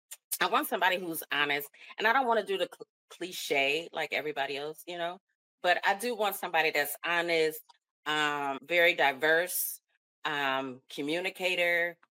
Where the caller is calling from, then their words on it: Jacksonville, Florida, United States; Jacksonville, Florida.